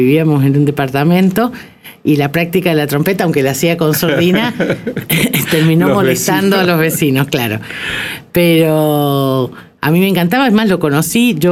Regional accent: San Juan, Argentina; also born or lived in Mendoza; Y crecí en San Juan. Yo soy mendocina.

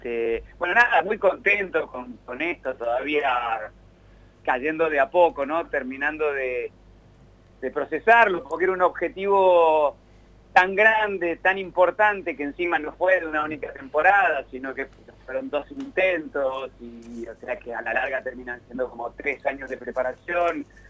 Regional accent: Mendoza, Argentina; born there; moved away; yo soy nacido en Mendoza, si bien nací ahí en el 70 y después me fui durante mucho tiempo

